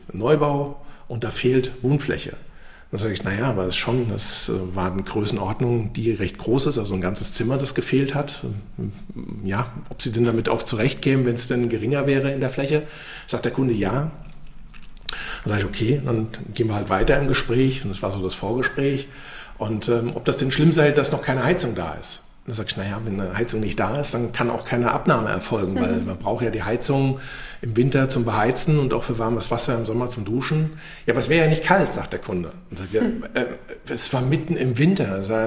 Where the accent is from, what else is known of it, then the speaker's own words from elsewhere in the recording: Wiesbaden, Hesse, Germany; ich bin aus Wiesbaden hier.